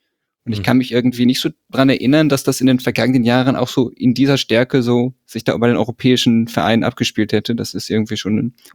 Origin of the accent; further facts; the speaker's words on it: Frankfurt, Hesse, Germany; aber es würde mich als Frankfurter, würde es mich wahnsinnig machen